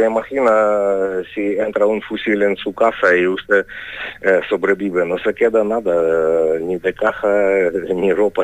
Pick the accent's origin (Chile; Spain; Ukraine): Ukraine; Spanish is a second language; pero yo soy ucraniano y conozco a mi gente